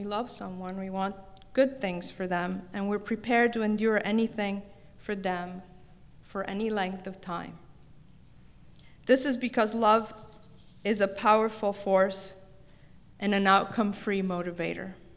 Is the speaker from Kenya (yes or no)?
no; Palermo, Sicily, Italy; My mom brought me a piece of it from my hometown of Palermo, Sicily